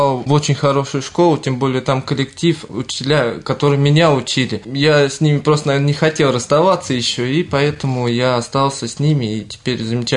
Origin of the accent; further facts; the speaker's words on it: Dubki, Moscow Oblast, Russia; я родился в Раменском районе, поселок Дубки. Такая глубинка немножко Раменского района. Я учился во Власовской средней школе, так, где сейчас и работаю, собственно.